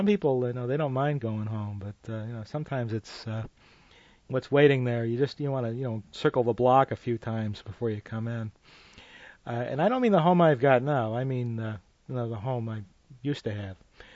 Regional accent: Utica, New York, United States; And that could be my story, too, except I came from North Utica.

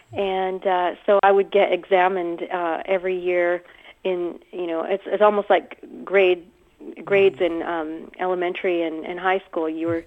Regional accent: British Columbia, Canada; I grew up in British Columbia

